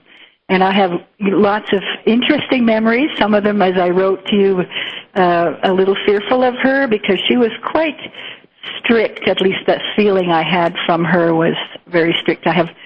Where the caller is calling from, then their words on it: Costa Rica; I'm calling from Costa Rica, and our phone systems have been down